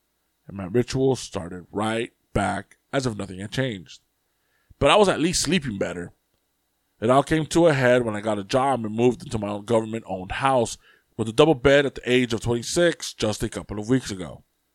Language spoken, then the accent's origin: English; India; considering that I was raised in India, therapy wasn't even an option.